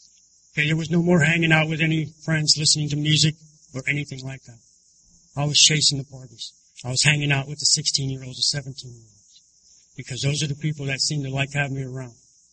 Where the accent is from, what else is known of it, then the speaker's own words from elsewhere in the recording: Pennsylvania, United States; And I'm from Pennsylvania, so we have a lot of woods and trails.